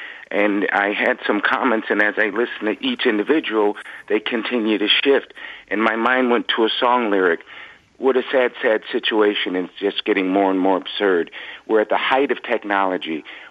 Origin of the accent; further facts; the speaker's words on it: United States; I'm an American. I need to feel safe.